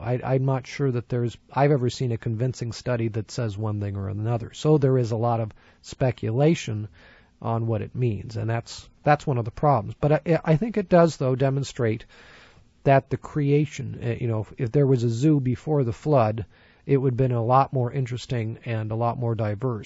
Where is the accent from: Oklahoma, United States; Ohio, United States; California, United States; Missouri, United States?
California, United States; Well, I'm from the Bay Area, so that helps us have a good baseball team out there.